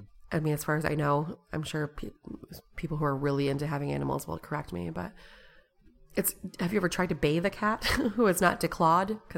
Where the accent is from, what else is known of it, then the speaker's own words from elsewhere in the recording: Hudsonville, Michigan, United States; especially growing up in Hudsonville, there were no experiences, you know?